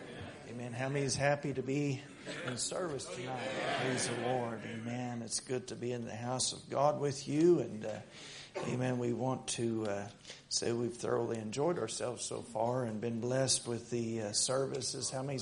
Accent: Oklahoma, United States; And we come from Oklahoma

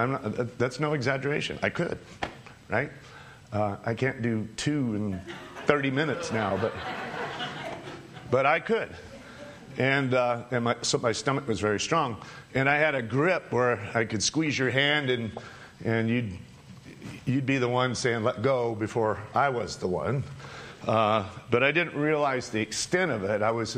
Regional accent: North Dakota, United States; But growing up in the North Country, in North Dakota, I don't know if it was my mom trying to give me something to do or to keep me busy.

